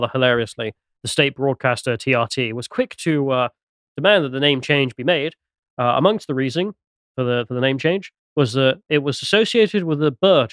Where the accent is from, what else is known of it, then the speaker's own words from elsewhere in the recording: England, United Kingdom; Can't bother. I'm English.